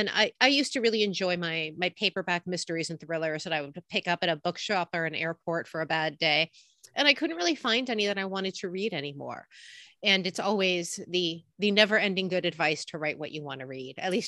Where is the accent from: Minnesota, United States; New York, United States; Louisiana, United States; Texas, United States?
New York, United States; I grew up in Brooklyn, New York, which has always been a really hyper-literate town.